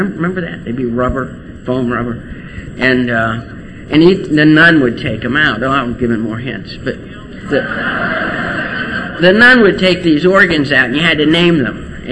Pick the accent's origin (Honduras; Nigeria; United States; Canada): United States; Ohio Valley; I grew up in the Ohio Valley, and I'm Irish, and I have 10 brothers and sisters